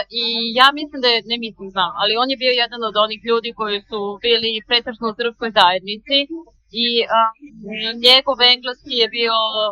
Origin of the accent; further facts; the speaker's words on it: Kruševac, Central Serbia, Serbia; moved away as an adult; also born or lived in Belgrade; now in United States; Ja sam odrasla u Kruševcu, ali kada sam imala 18 godina, počela sam da studiram FPN u Beogradu, novinarstvo, tako da sam tamo živjela 2 godine. Posle toga sam dobila stipendiju da dođem u Ameriku